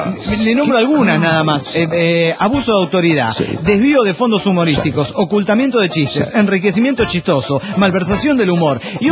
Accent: Mérida, Yucatán, Mexico; Soy el escribano de Mérida, Yucatán

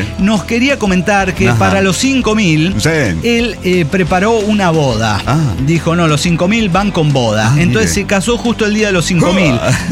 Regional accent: Reynosa, Tamaulipas, Mexico; Soy de Reynosa, Tamaulipas, y estoy casándome con mi patrona en Punta Mita, Nayarit.

